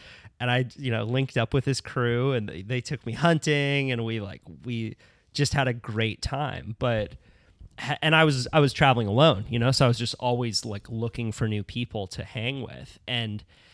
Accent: Santa Cruz, California, United States; Like, growing up in Santa Cruz, where I was not really into that river culture.

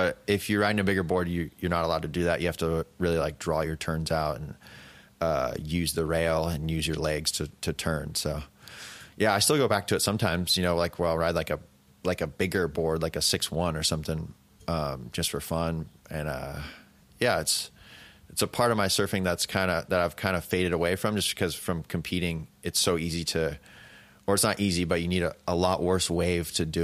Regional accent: California, United States; But that's just from growing up in California.

